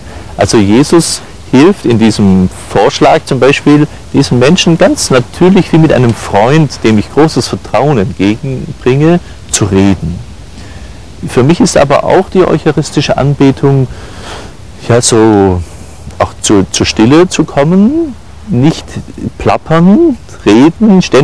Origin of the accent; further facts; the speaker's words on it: Southern Germany, Germany; ich komme aus dem Süddeutschen